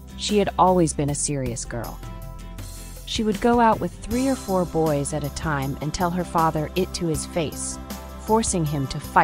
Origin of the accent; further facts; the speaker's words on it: Piedmont, Italy; now in Turin, Italy; I am from Val di Susa. I came to Turin because I didn't want to be supported by my parents, and there was no work to be found in the valley.